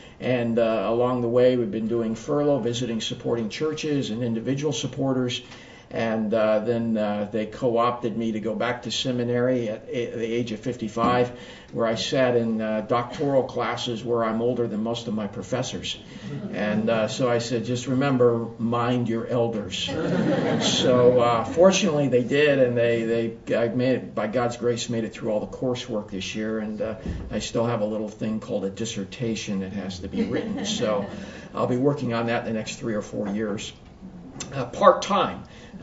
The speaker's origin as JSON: {"language": "English", "town": "Battle Ground", "region": "Washington", "country": "United States", "also_born_or_lived": "California", "moved": "yes", "said": "And I am originally from Battleground, Washington. And so I am from the Northwest and left here in 1980."}